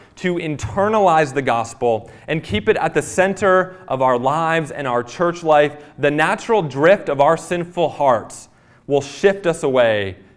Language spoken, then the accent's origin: English; New Jersey, United States; I grew up on the Jersey Shore. Not the show, but the actual place.